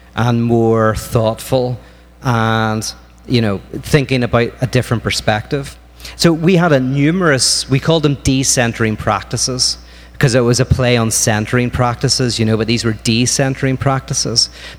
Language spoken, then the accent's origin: English; Northern Ireland, United Kingdom; And I grew up in Northern Ireland during kind of this thing called the Troubles.